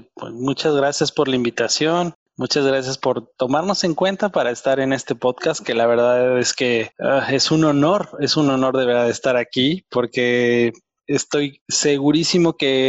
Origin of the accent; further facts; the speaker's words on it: Mexico; now in Germany; yo soy mexicano